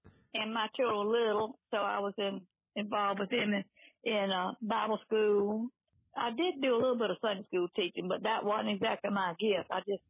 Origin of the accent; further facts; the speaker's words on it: Philippines; born there; moved away; My daddy was a medical missionary to the Philippines, and so I was born in the Philippines, and he delivered me there.